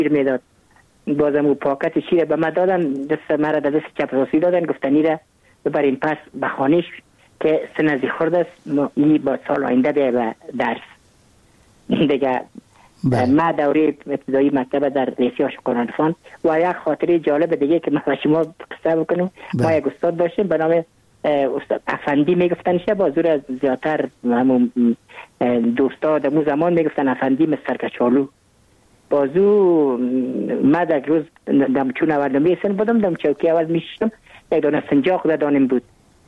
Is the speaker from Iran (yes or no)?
no; Kabul, Afghanistan; من متولد کابل هستم، در نایه اول کابل تولد شدیم.